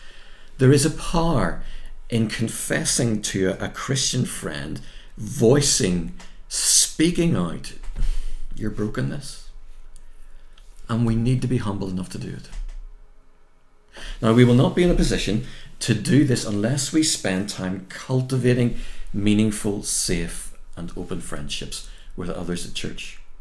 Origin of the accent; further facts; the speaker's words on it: United Kingdom; Now, being British and Irish, the thought of confronting someone is a fate worse than death. For British people like me